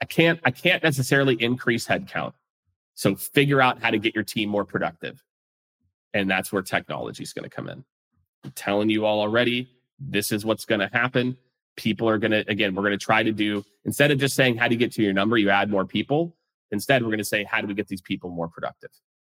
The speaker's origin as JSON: {"language": "English", "region": "Missouri", "country": "United States", "tie": "born or raised there", "lives_now": "Texas, United States", "said": "because I live in Texas now, so I say y'all. Even though I grew up in Missouri, we didn't really say y'all there."}